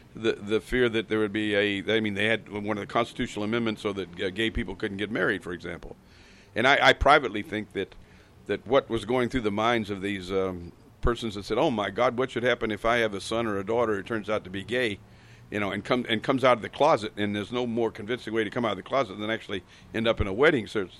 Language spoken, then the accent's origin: English; Florida, United States; I guess certainly by the time I was 15, I was raised in Florida.